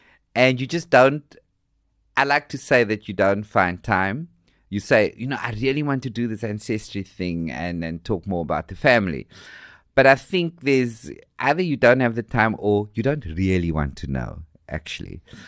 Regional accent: Cape Town, Western Cape, South Africa; growing up on the Cape Flats and the issue of straight and the issue of gay and how you conform

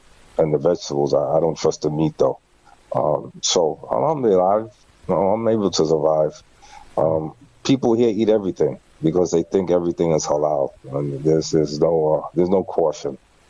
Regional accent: United States; or a lot of potatoes here because of my background being American

